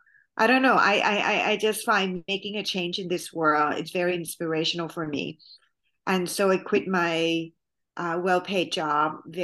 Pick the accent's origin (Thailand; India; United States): Thailand; I was born and raised in Thailand, and, you know, I was raised particularly in a very delicious household.